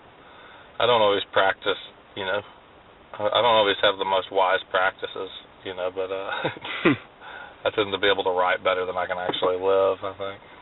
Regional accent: Nashville, Tennessee, United States; See, I guess being born and raised in Nashville, I understand the machine a little bit better than most people do.

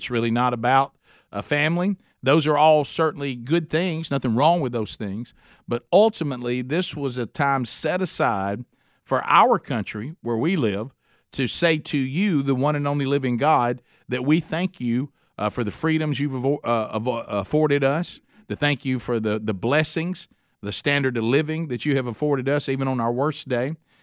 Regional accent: Oxford, Alabama, United States; in my hometown, Oxford, Alabama. It's almost halfway between Atlanta and Birmingham for those of you that will be traveling.

